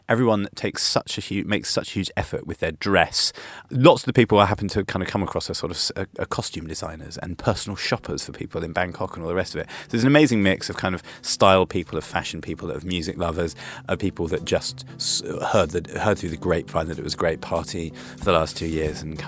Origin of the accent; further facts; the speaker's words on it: England, United Kingdom; accent: British; The first person, in fact, I met at the festival who turned around when he heard my British accent and he goes, "Ah, you what are you doing here at the festival? You come all the way from England to go dancing?"